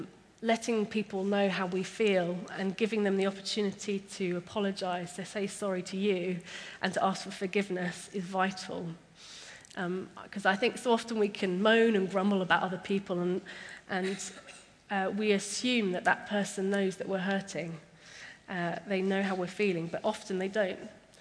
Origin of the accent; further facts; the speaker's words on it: Netherlands; I grew up in Holland